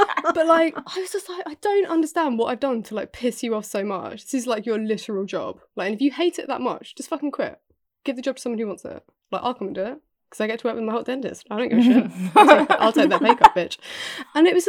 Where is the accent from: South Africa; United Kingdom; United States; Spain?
United Kingdom; I'm British.